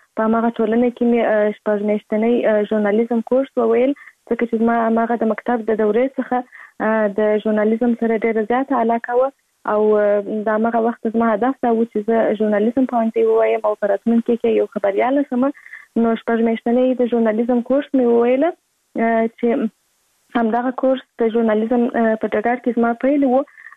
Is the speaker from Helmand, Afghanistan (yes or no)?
no; Kandahar, Afghanistan; born or raised there